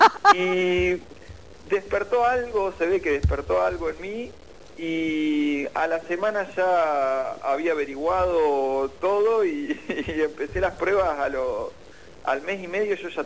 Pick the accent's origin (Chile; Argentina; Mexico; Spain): Argentina; Lobos, Buenos Aires Province; yo soy de Lobos, mi familia es de Zapiola